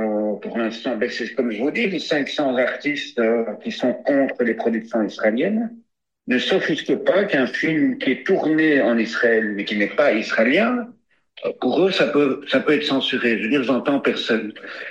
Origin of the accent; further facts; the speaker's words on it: Belgium; moi, je suis d'origine juive, je suis belge, je suis artiste